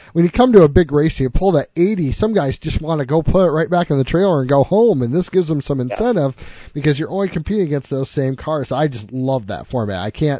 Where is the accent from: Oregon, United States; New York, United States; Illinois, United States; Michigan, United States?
Michigan, United States; It's, you know, being a border state, I'm from Michigan.